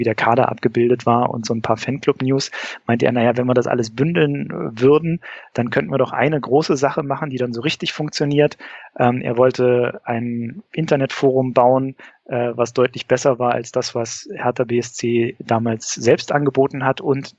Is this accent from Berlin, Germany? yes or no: yes; Berlin, Germany; geboren und aufgewachsen in Berlin, geboren 1978, aufgewachsen im Eichkampf, quasi in direkter Nachbarschaft zum Mommsenstadion.